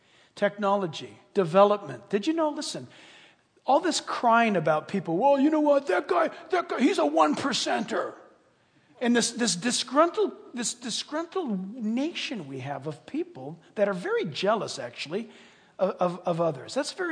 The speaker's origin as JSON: {"language": "English", "region": "California", "country": "United States", "tie": "born or raised there", "said": "I was born and raised in California. I remember things called smog alerts."}